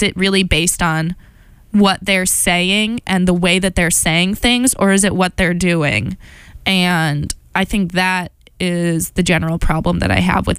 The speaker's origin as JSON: {"language": "English", "region": "Midwest", "country": "United States", "said": "okay, so I come from the Midwest, and I wonder if it's just the conception of space"}